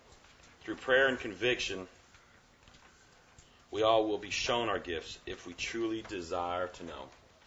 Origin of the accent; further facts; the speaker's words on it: Tyler, Texas, United States; I'm from Tyler, Texas.